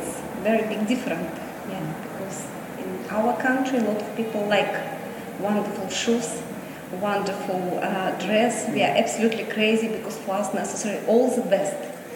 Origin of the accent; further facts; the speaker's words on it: Russia; first language Russian; English is a second language; now in Vienna, Austria; Yeah, but I am from Russia. Yeah. My native language is Russian language, yeah.